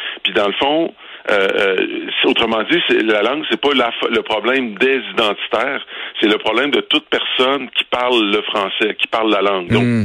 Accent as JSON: {"language": "French", "region": "Quebec", "country": "Canada", "said": "je viens du centre du Québec"}